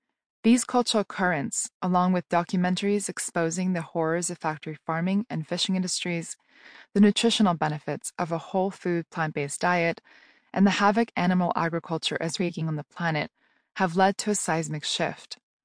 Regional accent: Moldova; I was born in the Soviet Union in a tiny country called Moldova, landlocked between Romania and Ukraine, to a modest family of Russian, Ukrainian, and Jewish origins.

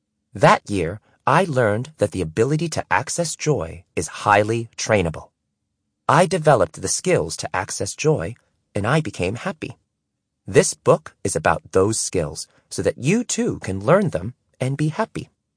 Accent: Singapore; born there; I was born in Singapore in 1970. That year, tiny Singapore was a poor, developing country with no natural resources.

